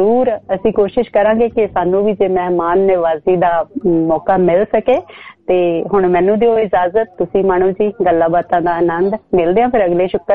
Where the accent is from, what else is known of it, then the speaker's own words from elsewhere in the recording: Ludhiana, Punjab, India; now in Brisbane, Australia; ਅਸੀਂ ਲੁਧਿਆਣੇ ਵਾਲੇ ਤਾਂ ਵੈਸੇ ਬਹੁਤ ਚੰਗੇ ਹੁੰਦੇ ਹਾਂ